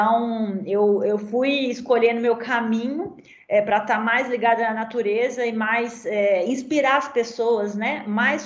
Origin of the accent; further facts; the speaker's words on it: Minas Gerais, Brazil; now in Europe; eu sou brasileira, moro na Europa já tem, né, 12 anos, mas eu sou advogada, me foquei no ambiental, então eu trabalhei como advogada para o meu estado de Minas Gerais, no Brasil.